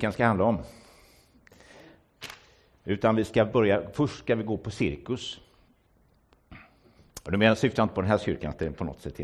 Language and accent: Swedish; Gothenburg, Västra Götaland County, Sweden; Tycker man som gammal göteborgare.